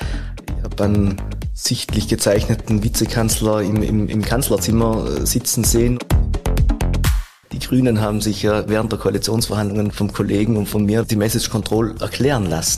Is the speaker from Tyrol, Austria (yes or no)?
yes; Umhausen, Tyrol, Austria; aufgewachsen im Ötztal, in Umhausen, dort zur Schule gegangen, dann Gymnasium in Imst